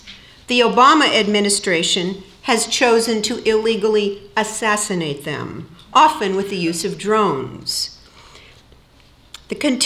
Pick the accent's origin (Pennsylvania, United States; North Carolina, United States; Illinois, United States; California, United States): California, United States; San Diego; that is because I'm from San Diego, which is where General Atomics is located.